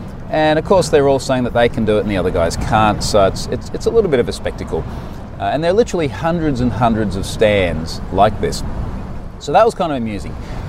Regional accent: Gold Coast, Queensland, Australia; I did actually do a talk at Microsoft Ignite on the Gold Coast back in my hometown on Tuesday.

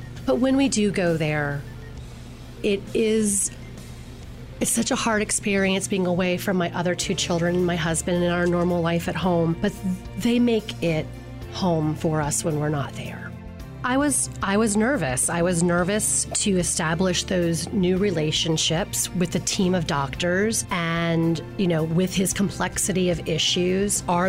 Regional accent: Greenville, South Carolina, United States; I'm from Greenville, South Carolina.

